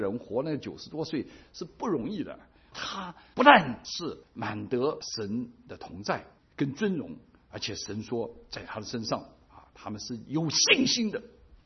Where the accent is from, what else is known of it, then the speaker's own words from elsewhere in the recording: China; 我们中国人啊，刚才讲的五福，大家都喜欢长寿